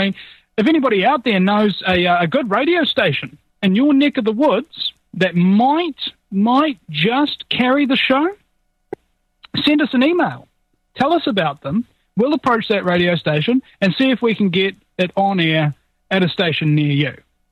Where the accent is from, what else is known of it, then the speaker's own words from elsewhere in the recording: New Zealand; I'm from New Zealand.